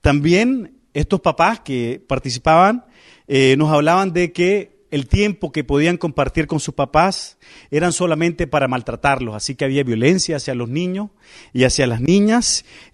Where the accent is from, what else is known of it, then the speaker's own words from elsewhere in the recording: Nicaragua; de Nicaragua y voy a compartirle una investigación